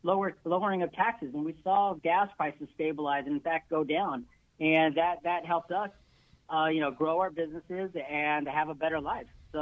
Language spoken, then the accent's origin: English; San Francisco, California, United States; born there; I was born in San Francisco at San Francisco General in the Mission District, and we were poor.